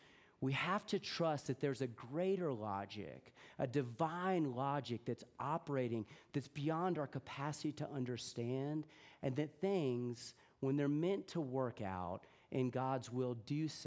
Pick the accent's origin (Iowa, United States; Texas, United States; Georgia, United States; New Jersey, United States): Texas, United States; Houston; born there; now in Austin, United States; We've been living in Austin for about 7 or 8 years. I was born in Houston.